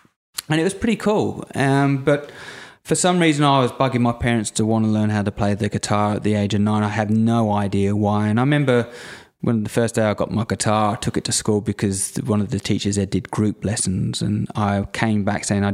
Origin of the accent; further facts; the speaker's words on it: Warboys, East of England, United Kingdom; Growing up in rural Cambridgeshire, it was there's not a lot going on there. In the UK, I grew up in a small little village called Warboys, which is around about 40 minutes drive from Cambridge